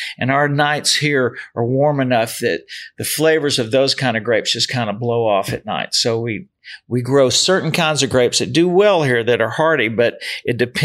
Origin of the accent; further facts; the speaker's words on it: Louisiana, United States; Well, I'm from Louisiana. So I started drinking at a very early age.